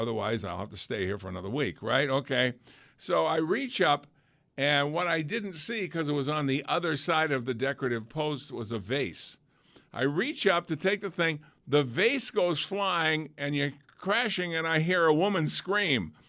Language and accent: English; New England, United States; I'm from New England.